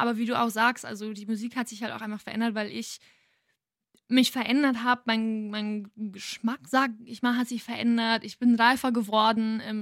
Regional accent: Bavaria, Germany; born or raised there

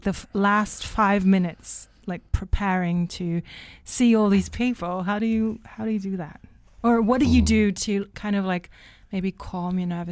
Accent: Berlin, Germany; I'm from Berlin and I thought like that's near the water.

